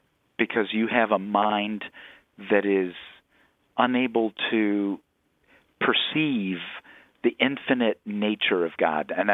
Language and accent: English; Michigan, United States; I'm from Michigan, so this doesn't seem like a huge, huge amount to me.